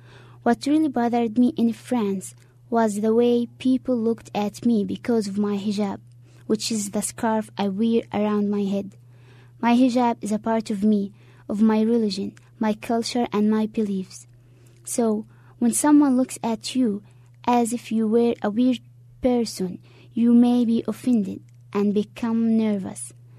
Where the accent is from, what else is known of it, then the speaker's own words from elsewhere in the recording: Palestine; English is a second language; now in United States; I'm from Palestine. I'm 20 years old.